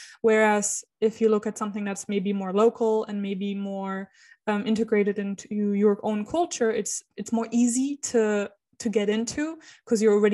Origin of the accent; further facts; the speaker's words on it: Germany; accent: German; distance myself from being German and being associated with German. And I try to really train out my German accent and things like that.